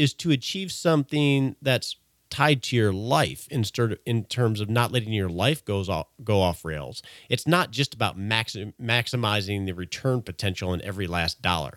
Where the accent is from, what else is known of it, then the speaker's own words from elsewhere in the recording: Texas, United States; We're both from Texas, man.